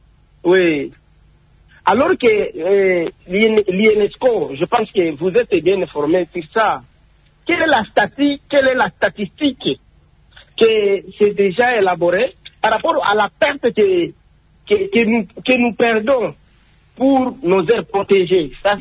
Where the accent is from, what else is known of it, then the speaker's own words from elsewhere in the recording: DR Congo; Nous tous, nous sommes des Congolais, en tout cas, chers compatriotes. Ce pays ici nous appartient, qu'on est de Bounia, de Goma, de Bukavu, de Lubumbashi, de Kolwezi, de Kanyoka, Kasai Central, au fin fond.